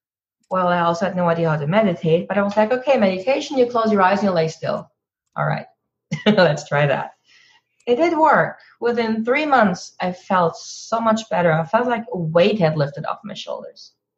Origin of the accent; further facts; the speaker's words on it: Germany; English is a second language; I grew up in Germany, where spirituality was not very talked about. It was still very religious.